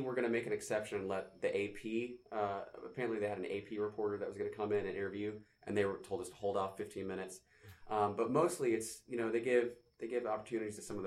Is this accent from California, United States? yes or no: no; Atlanta, Georgia, United States; Well, now it's a familiarity and it's proximity because I'm from Atlanta.